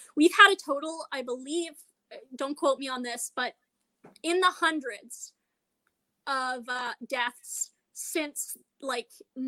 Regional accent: Canada; Just, as a Canadian, I can't comprehend it personally.

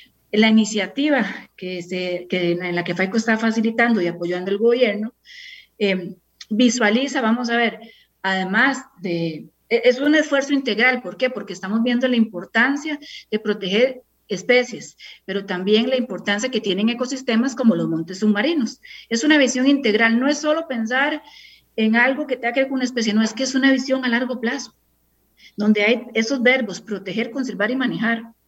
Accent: Costa Rica; como seres humanos y como costarricenses

